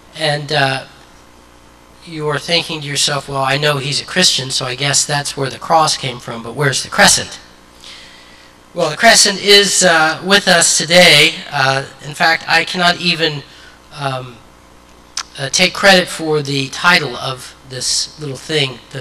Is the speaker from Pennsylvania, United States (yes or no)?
no; Idaho, United States; sorry, I told you I'm from Idaho